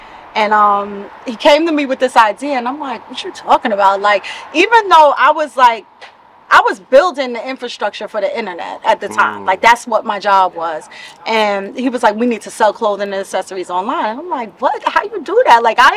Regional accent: Brooklyn, New York, United States; Oh, Brooklyn. I'm from Brooklyn.

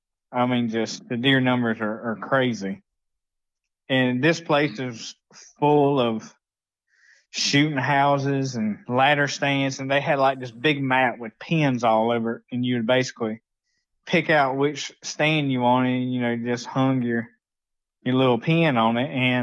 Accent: Alabama, United States; I'm from South Alabama.

